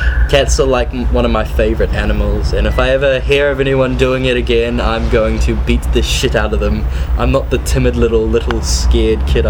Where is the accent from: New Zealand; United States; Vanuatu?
New Zealand; also born or lived in Ireland; I was born in New Zealand, but in 2003, my brother and I moved over to Ireland to live with our mum, and then we moved back to New Zealand in September of 2008.